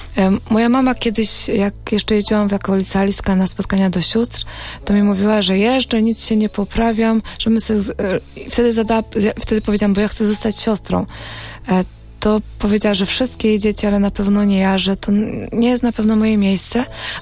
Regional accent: Zubrzyca Górna, Lesser Poland, Poland; Ja wychowywałam się w rodzinie wierzącej. Jestem z Zubrzycy Górnej, to jest taka miejscowość pod samą Babią Górą, gdzie generalnie do kościoła się chodzi, wszyscy są praktykujący

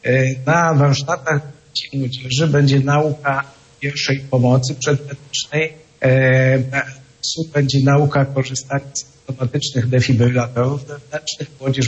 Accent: Gniezno, Greater Poland Voivodeship, Poland; also born or lived in Poznań; związany byłem przez dłuższy czas z Poznaniem, a pochodzę z Gniezna, z pierwszej stolicy Polski.

